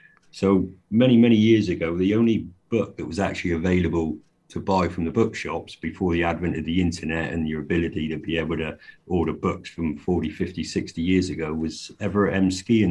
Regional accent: England, United Kingdom; To those listening … As you can hear, I'm an English author

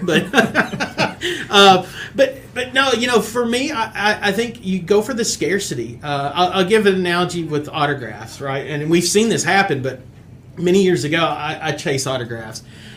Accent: Tennessee, United States; I'm originally from Tennessee, so I have always loved Peyton

